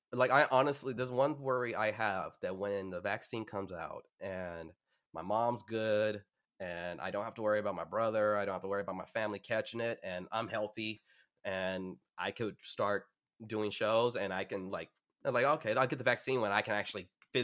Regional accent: Long Beach, California, United States; growing up in Long Beach, I've Long Beach is just basically Southern San Francisco.

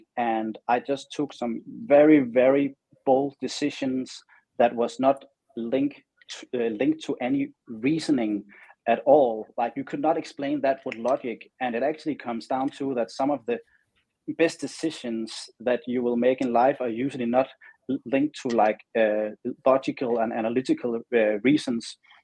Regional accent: Denmark; now in Los Angeles, United States; And when I moved from Denmark to the other side of the world, being Los Angeles, where I have my studio now, it really gave me wings.

